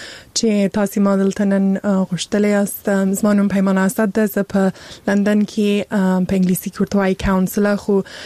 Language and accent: Pashto; Afghanistan; هلته لوی سوی نه یم، هلته مې درس ویلی نه دی، خو مور و پلار مې افغانان دي، زه خپله افغان یم.